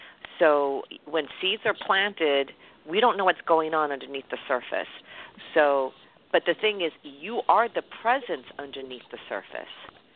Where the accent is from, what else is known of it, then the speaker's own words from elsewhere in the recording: New York City, New York, United States; I'm a girl from New York City.